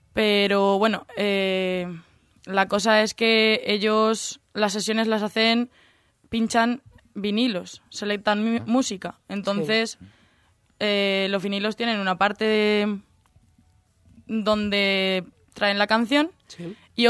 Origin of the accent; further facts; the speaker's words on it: Munera, Castilla-La Mancha, Spain; Soy de Munera, un pueblo de Albacete.